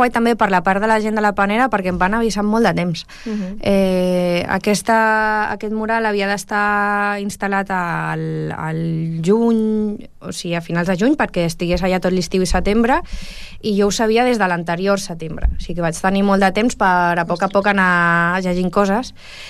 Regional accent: El Prat de Llobregat, Catalonia, Spain; El primer de tot és que jo sóc del Prat, no sóc de Lleida

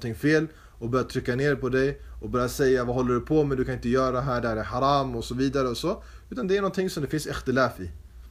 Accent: Stockholm, Stockholm County, Sweden; jag känner inte till så många andra städer utan jag kommer från Stockholm själv.

